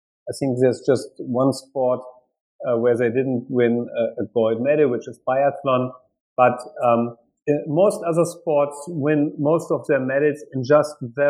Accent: Germany; English is a second language; this is a sport dominated by my home country, Germany

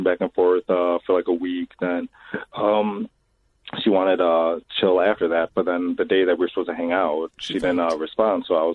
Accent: Chicago, Illinois, United States; I'm from Chicago.

